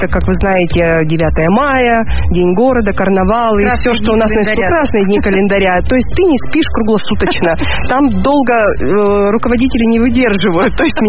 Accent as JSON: {"language": "Russian", "town": "Perm", "region": "Perm Krai", "country": "Russia", "tie": "born there", "said": "Я родилась в нашем городе, в Перми."}